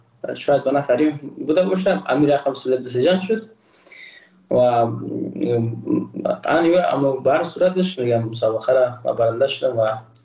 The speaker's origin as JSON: {"language": "Persian", "country": "Afghanistan", "said": "ما تاجیک نیستم، احساس کردم ما بزگو پشتون نیستم، ما یک افغان هستم"}